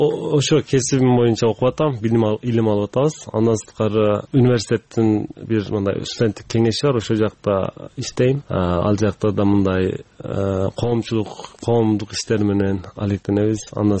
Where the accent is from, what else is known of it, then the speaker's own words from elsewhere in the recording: Van, Turkey; now in Kyrgyzstan; Биздин айылыбыз бар Түркияда, Ван шаарында. Ошол жерде 3000 кыргыз жашайбыз.